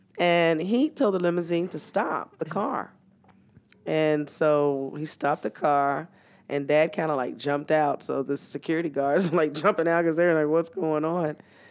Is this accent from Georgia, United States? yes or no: yes; Augusta, Georgia, United States; Yes, we grew up in Augusta when my mother